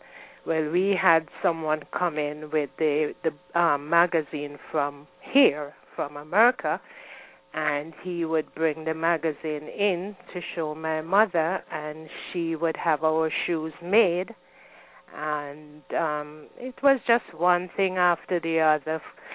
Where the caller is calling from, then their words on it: Long Island, New York, United States; from Long Island.